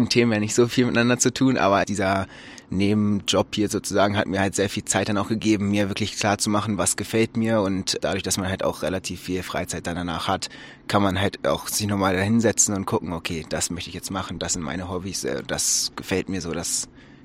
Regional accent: Barkede, Lower Saxony, Germany; Ich komme aus Barkede, das ist in der Nähe von Bad Münder.

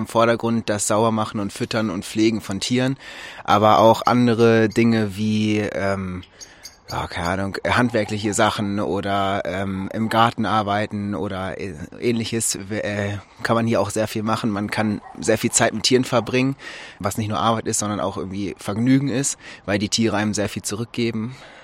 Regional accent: Barkede, Lower Saxony, Germany; Ich komme aus Barkede, das ist in der Nähe von Bad Münder.

